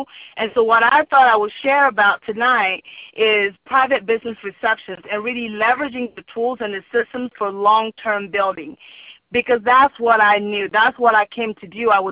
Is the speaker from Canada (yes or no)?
no; Cameroon; English is a second language; now in United States; And some of you guys could hear my accent. I'm originally from Cameroon in Africa.